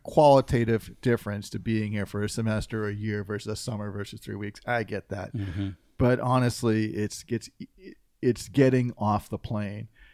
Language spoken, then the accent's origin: English; New Hampshire, United States; I grew up in New Hampshire. It wasn't entirely clear.